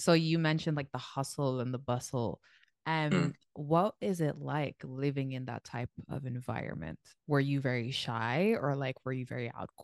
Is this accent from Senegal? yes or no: yes; Senegal; it brings me back to when I was growing up in Senegal as well.